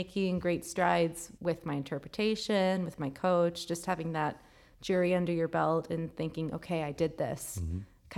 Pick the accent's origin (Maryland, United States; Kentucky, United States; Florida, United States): Florida, United States; I'm from Florida and we have a lot of relatives flying up from all over the country